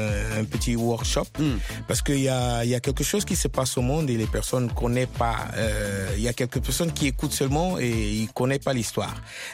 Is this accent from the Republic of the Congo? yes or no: yes; Brazzaville, Republic of the Congo; born there; Oui, oui, je suis né au Congo-Brazzaville, à 52 ans derrière.